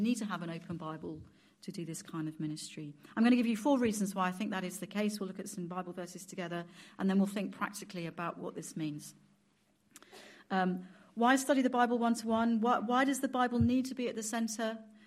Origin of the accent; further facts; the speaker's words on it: United Kingdom; I'm a Brit, remember?